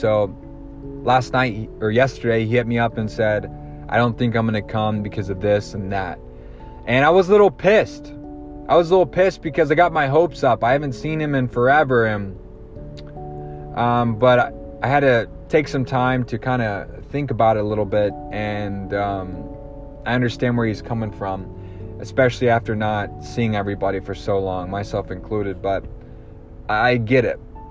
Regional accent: Georgia, United States; You know, we grew up in Georgia. He was working all the time. And, you know, we were kind of poor at that time

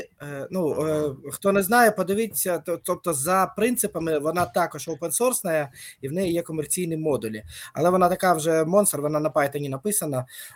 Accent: Dnipro, Dnipropetrovsk Oblast, Ukraine; Я з Дніпра повністю.

